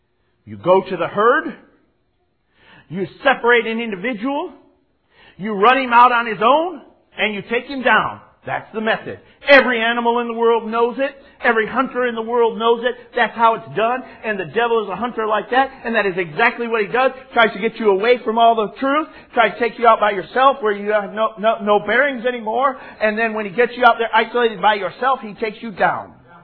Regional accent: Michigan, United States; I grew up in Michigan, and I married a Texas girl.

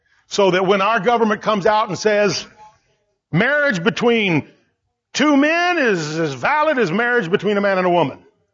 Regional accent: United States; And I am also an American, and I have defended America to foreign people

